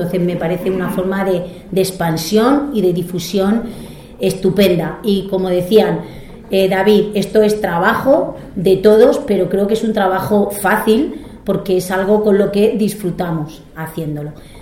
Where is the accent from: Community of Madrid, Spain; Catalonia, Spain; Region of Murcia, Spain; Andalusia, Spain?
Region of Murcia, Spain; Jumilla; yo soy de Jumilla, vivo en Murcia y trabajo en Cartagena, esos tres puntos de la región, pues al final tengo unos vínculos que para mí son importantísimos.